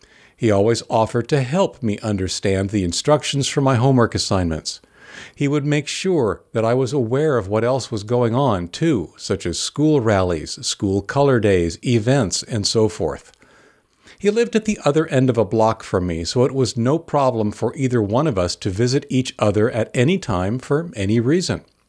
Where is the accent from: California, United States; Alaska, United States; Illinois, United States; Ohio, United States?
Illinois, United States; Belleville; it was determined that I had to be mainstreamed into a hearing school in my hometown of Belleville, Illinois.